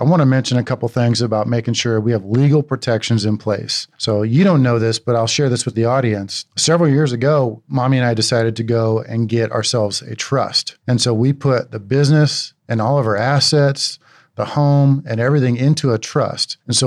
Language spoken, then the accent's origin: English; Iowa, United States; So for the record, I grew up in Iowa, small town. My parents are both school teachers.